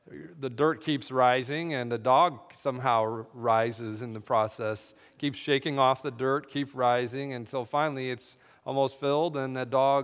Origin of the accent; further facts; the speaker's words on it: Upland, California, United States; There was a field just a few houses down from the house that I grew up in Upland, down there halfway between Los Angeles and Loma Linda.